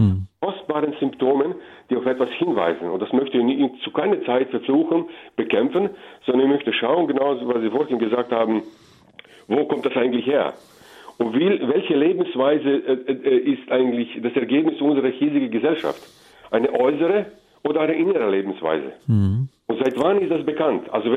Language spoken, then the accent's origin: German; Serbia; Meine Heimat ist Serbien.